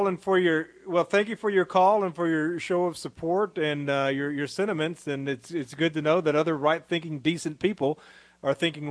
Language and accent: English; Southern United States, United States; I'm a Southerner, so I speak slowly.